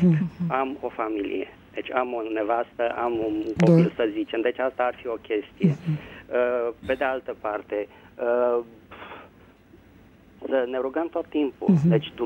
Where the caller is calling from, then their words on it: Bucharest, Romania; sunt din București.